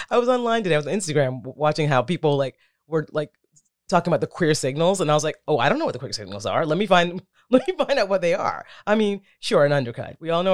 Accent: Queens, New York, United States; also born or lived in Brooklyn; even though I grew up in Queens, you know, I was born in Brooklyn

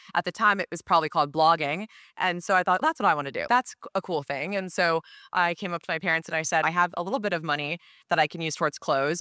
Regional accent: Seattle, Washington, United States; also born or lived in Atlanta, United States; I was born in Atlanta, moved to Seattle when I was four, which definitely, I think, taught a little bit of resilience because that was different. There was no Chick-fil-A in Seattle.

